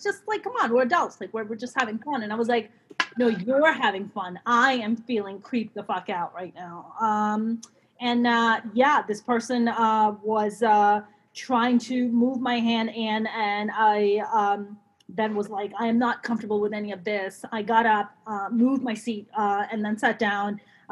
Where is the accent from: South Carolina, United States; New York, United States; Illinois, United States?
New York, United States; and I'm from the East Coast. He's also from the East Coast. We started talking, we're like, oh, we're both New Yorkers.